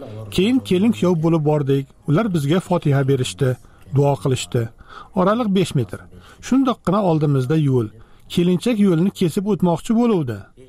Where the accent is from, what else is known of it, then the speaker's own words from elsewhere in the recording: Batken Region, Kyrgyzstan; Botken viloyati Laylak tumani internatsional qishlog'idan bo'lamiz. Biz o'sha yerda tug'ilib o'sganmiz.